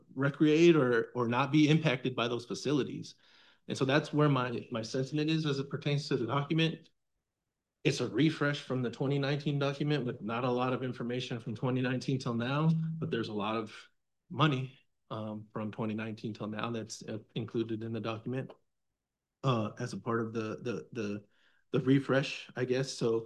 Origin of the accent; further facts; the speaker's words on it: El Centro, California, United States; now in Imperial, United States; I live in Imperial. I was born and raised in El Centro. And I've seen the growth.